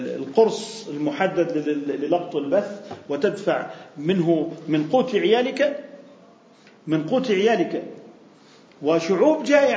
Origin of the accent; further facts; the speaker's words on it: Jordan; احتسب تجارة الدخان عندنا بالأردن سنة 2010